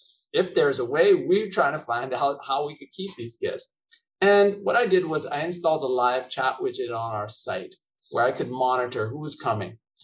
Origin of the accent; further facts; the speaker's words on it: San Diego, California, United States; I was brought up in San Diego, but after graduate school, moved over here